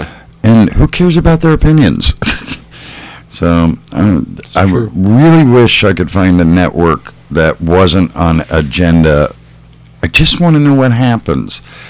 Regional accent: Chicago, Illinois, United States; born there; because I was born in Chicago.

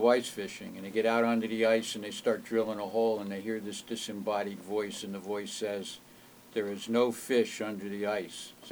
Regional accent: Ireland; Yeah, well, and I'm Irish, so I can do that.

